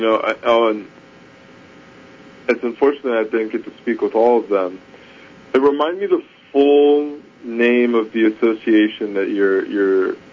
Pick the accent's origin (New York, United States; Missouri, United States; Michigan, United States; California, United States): New York, United States; Buffalo; I'm from Buffalo, Sally. I'm originally from New York.